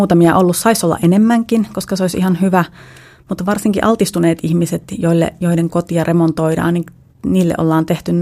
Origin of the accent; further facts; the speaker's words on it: Central Finland, Finland; Talvisin ollaan paljon tuolla Keski-Suomesta, mistä mä oon kotoisin